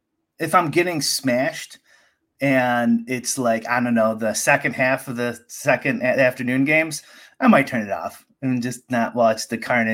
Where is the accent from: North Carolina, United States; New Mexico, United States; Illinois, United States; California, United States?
Illinois, United States; Chicago; I'm not much of a fan, but like, I'm a Chicagoan.